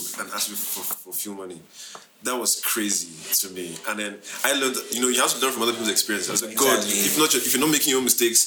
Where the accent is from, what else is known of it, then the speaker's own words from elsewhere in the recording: Anambra, Nigeria; Enugu State, I'm from Anambra State.